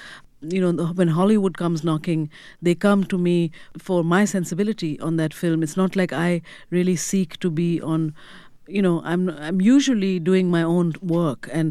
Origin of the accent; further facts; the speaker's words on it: India; which is the style it was when I was growing up in India.